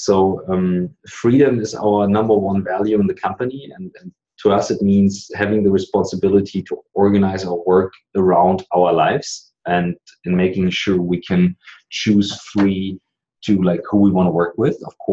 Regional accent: Germany; I'm an entrepreneur from Germany

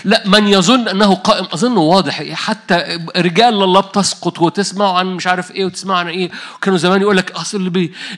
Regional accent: Upper Egypt, Egypt; مش عارف ليه قلبت صعيدي، بس أنا صعيدي.

